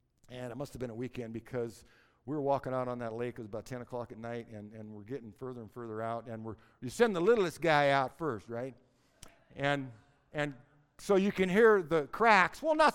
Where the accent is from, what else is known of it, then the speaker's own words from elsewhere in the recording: Seattle, Washington, United States; I know it's true simply because I grew up on Green Lake in North Seattle, and when I was a kid, that lake froze all the way over.